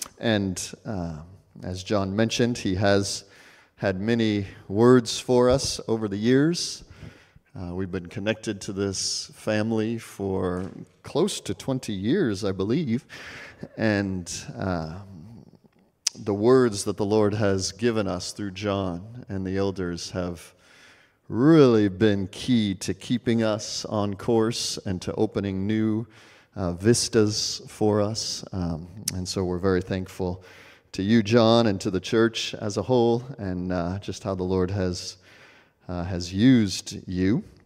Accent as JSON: {"language": "English", "country": "United States", "said": "Now, I'm an American. Many of us are Americans."}